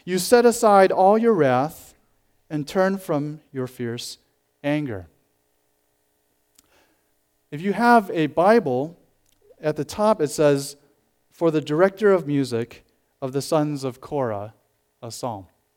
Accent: Chicago, Illinois, United States; I was born and raised in Chicago, and I obviously come from an Asian background.

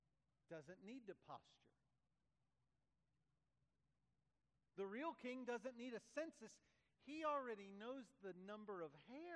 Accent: Texas, United States; Home by home, I simply mean where I grew up in East Texas.

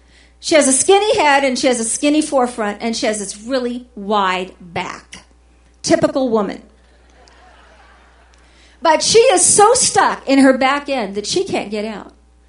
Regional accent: California, United States; I grew up in the Owens Valley, and I had horses and cows and livestock, and I was a farm girl.

